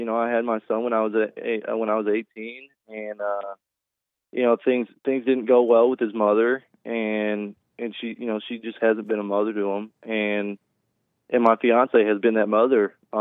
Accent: Illinois, United States; And as a 23-year-old, I can tell you, growing up in America, especially in a state like Illinois, it's so degenerate.

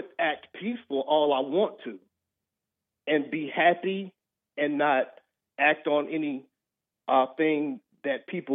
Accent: Birmingham, Alabama, United States; because I was raised in Birmingham, Alabama.

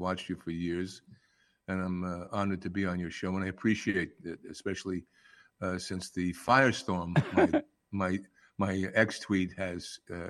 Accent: Dix Hills, New York, United States; also born or lived in Astoria; I grew up born in Astoria, Queens, and grew up on Long Island, Dix Hills.

